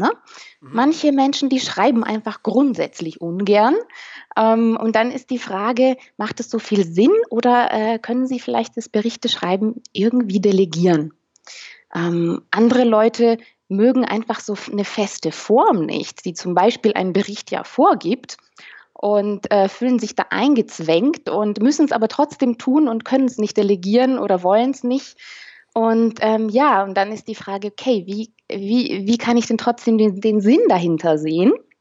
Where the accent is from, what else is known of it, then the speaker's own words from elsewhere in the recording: Romania; Ich bin nämlich selber aus Osteuropa, Rumänin.